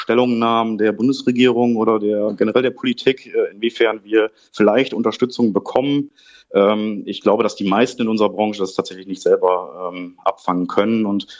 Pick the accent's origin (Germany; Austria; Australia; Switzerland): Germany; Obersteinbeck, North Rhine-Westphalia; Mein Geburtsort, wo ich also auch die ganzen Jahre lebe und ja, mir mein Eigenheim und meine Familie aufgebaut habe. Ich hatte viele Freunde, diese Dorfgemeinschaft ist da.